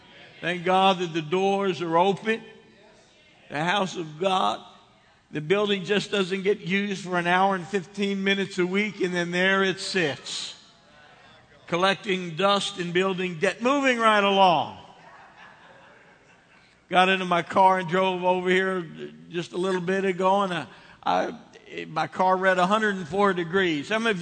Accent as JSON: {"language": "English", "region": "Northeast", "country": "United States", "said": "I guess that's because I'm a Yankee from the Northeast."}